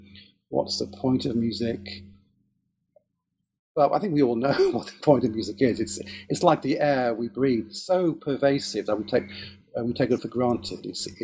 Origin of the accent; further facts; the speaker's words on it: Israel; first language he; English is a second language; also born or lived in Nigeria; now in United Kingdom; I was born in Africa, in Nigeria, because my father got a job as he built water purification plants in Nigeria. I was born there. And then we straight away came back to Israel. Hebrew was my first language.